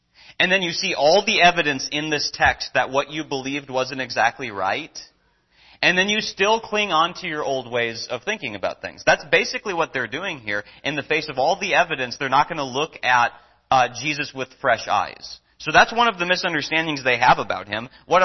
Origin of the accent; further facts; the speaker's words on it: Philadelphia, Pennsylvania, United States; But yeah, I'm from Philly. Go Eagles, Barry.